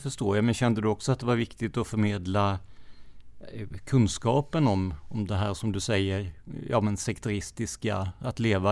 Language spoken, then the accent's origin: Swedish; Rödeby, Blekinge, Sweden; Jag är uppväxt i Rödeby, en ort som blev känd i media när en mobbad tonåringspappa sköt ihjäl en av sonens mobbare och skadade en annan allvarligt.